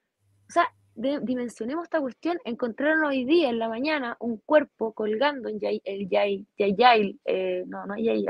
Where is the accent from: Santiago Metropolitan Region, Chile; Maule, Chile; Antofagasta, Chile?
Santiago Metropolitan Region, Chile; San Bernardo; había un taco en San Bernardo, yo soy de San Bernardo, terrible